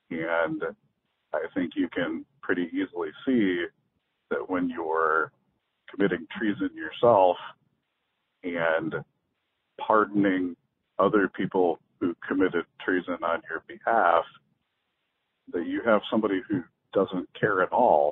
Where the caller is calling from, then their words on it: Clinton, Iowa, United States; I'm calling from Clinton, Iowa